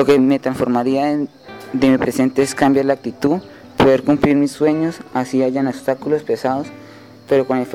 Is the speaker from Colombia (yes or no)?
yes; Popayán, Cauca, Colombia; also born or lived in Villavicencio; Nací en Villavicencio Meta el 30 de octubre de 2003. Mis sueños eran poder estudiar. Nos trasladamos a Popayán, Cauca. Tenía 5 años cuando me pusieron a estudiar en Popayán, donde vivía era una ciudad muy grande y era fría.